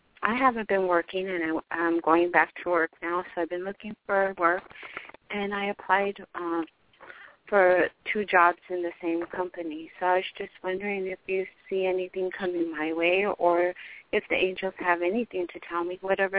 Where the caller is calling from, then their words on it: Arizona, United States; I'm calling from Arizona.